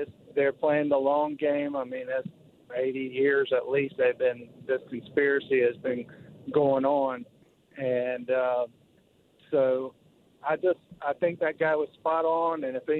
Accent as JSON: {"language": "English", "town": "Florence", "country": "United States", "tie": "born or raised there", "said": "I'm headed to my hometown of Florence, home of a certain famously corrupt politician."}